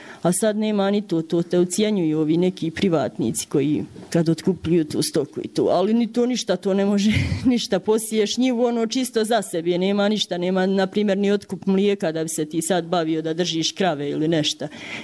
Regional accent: Čajniče, Republika Srpska, Bosnia & Herzegovina; ja sam iz jednog sela isto koje je blizu Čajnića, ali išla sam, rođena sam u Čajnić, išla sam u školu u Čajnić, inače sam tamo više vremena provela nego na tom selu gdje sam rođena.

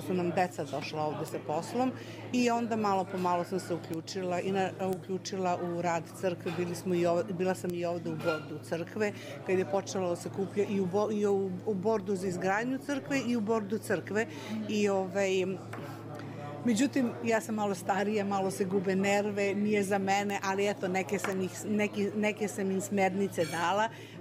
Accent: Belgrade, Serbia; also born or lived in New York; now in Miami, United States; dolazim iz Njujorka, inače sam originalno iz Beograda, živjeli smo u Njujorku 30 godina

